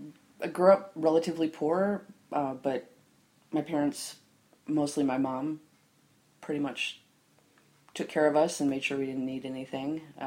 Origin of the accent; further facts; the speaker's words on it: Ann Arbor, Michigan, United States; born there; I was born in Ann Arbor, Michigan, at University of Michigan Hospital.